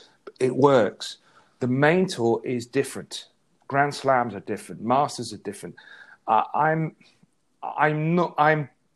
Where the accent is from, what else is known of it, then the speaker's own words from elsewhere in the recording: Ethiopia; And I was originally from Ethiopia